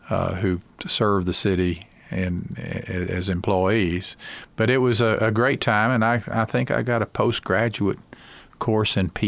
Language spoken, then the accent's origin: English; Sevierville, Tennessee, United States; in 1977, at the age of 28, I was elected mayor of Sevierville, my hometown.